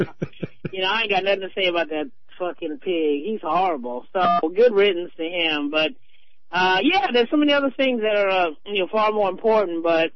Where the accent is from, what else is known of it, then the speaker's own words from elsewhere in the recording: California, United States; You know, I was so upset that I hate that, you know, I'm from California, but I hate San Francisco.